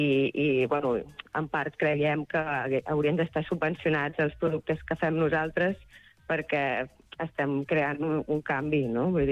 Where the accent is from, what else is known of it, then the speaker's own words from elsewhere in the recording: Badalona, Catalonia, Spain; jo no soc del Priorat, jo soc de Badalona